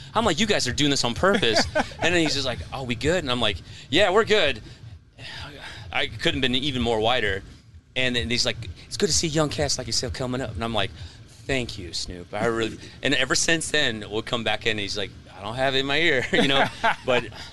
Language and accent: English; Nebraska, United States; I grew up in Nebraska, so I grew up country kid. And then, of course, I liked hip-hop because I was a white kid from the Midwest.